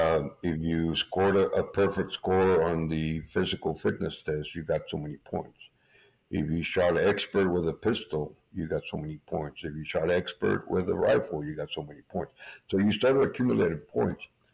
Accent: Brownsville, Texas, United States; born there; Well, I was born here in Brownsville, Texas. I'm the youngest of eight, born December 24th, 1966.

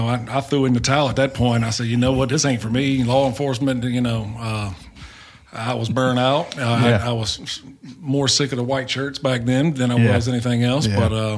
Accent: Hopewell, Virginia, United States; Grew up in Hopewell, yeah.

